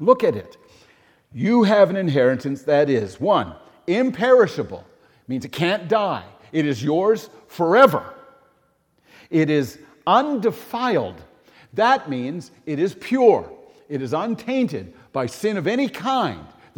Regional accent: Newfoundland and Labrador, Canada; also born or lived in New Brunswick; I was born in New Brunswick. I was raised in Newfoundland. If I had my druthers, I would have been born in Newfoundland.

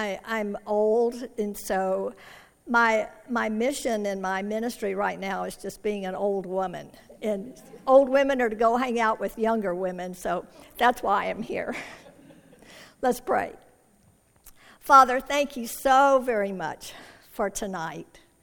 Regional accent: Tucson, Arizona, United States; I'm from Tucson, Arizona, and we're 3 hours earlier than you all are.

